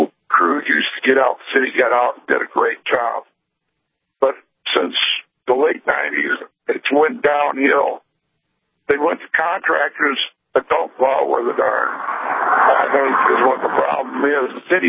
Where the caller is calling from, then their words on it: Minot, North Dakota, United States; I'm calling from Minot. The roads are in town here really bad. I moved here in the early 90s.